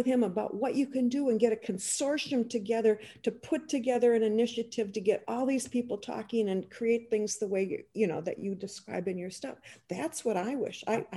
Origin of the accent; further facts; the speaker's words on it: Minneapolis, Minnesota, United States; And I'm from Minneapolis, and Minneapolis has just had the George Floyd incident.